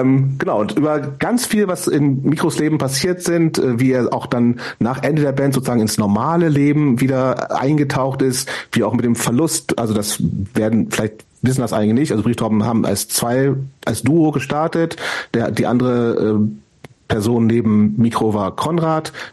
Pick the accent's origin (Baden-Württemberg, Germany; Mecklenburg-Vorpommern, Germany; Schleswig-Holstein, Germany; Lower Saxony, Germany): Lower Saxony, Germany; Hameln; Also ich bin ja in Hameln, in der Nähe von Hameln groß geworden, das ist relativ nah an Hannover dran